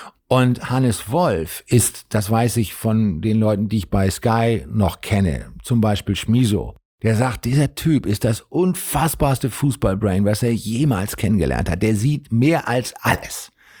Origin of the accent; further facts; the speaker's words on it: Hamburg, Germany; ich komme aus dem Arbeiterviertel in Hamburg